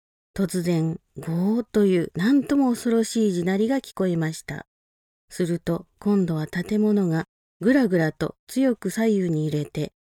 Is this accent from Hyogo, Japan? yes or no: no; Konko, Okayama, Japan; now in Fukushima, Japan; 私のふるさとは岡山県です。金光教本部のある金光町で生まれ育ちました。現在は福島県の金光教の教会に嫁いでおります。